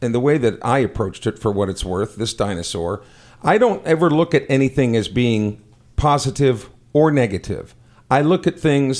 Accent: Iowa, United States; I was told that me and Merg are both damn Yankees because he's from Illinois. I'm from Iowa.

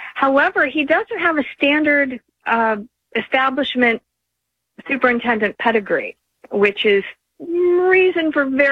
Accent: Arizona, United States; matches my home state of Arizona, which has had universal public and private school choice for decades.

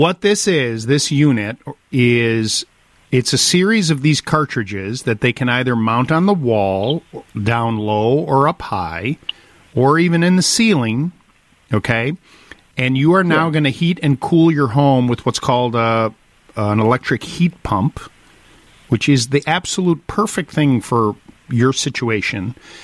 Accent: Highwood, Illinois, United States; Donna, I grew up in Highwood.

